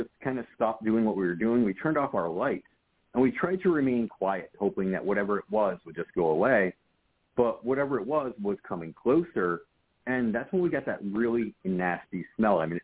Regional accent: New England, United States; I come from a family of hunters. So growing up in New England, we know what bears sound like, okay?

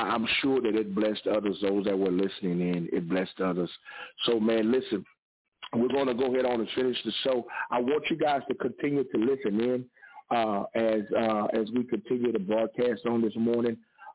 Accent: Houston, Texas, United States; I also grew up in Fifth Ward, so you know I grew up right there in Coker Park.

